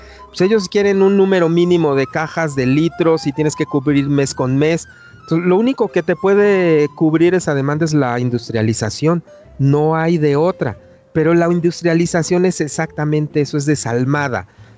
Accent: Mexico; como mexicanos somos la mezcla de los dos, ¿no?

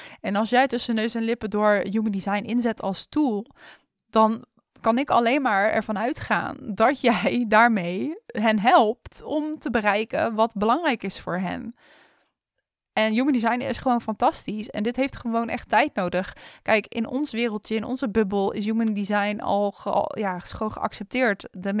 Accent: Rotterdam, South Holland, Netherlands; accent: Rotterdam; Even grappig gezegd, hè, met mijn Rotterdamse accent.

